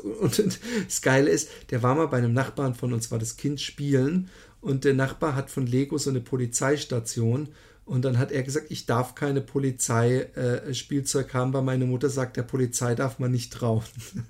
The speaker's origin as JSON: {"language": "German", "town": "Waldbronn", "region": "Baden-Württemberg", "country": "Germany", "tie": "born or raised there", "said": "Aber bei uns in Waldbronn, wo ich aufgewachsen bin, darf man auf den Feldern die Hunde ohne Leine laufen lassen."}